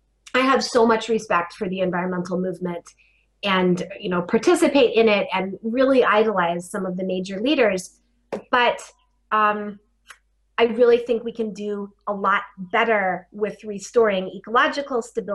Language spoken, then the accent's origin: English; Colorado, United States; I grew up in the Colorado Mountains with a lot of exposure to the outdoors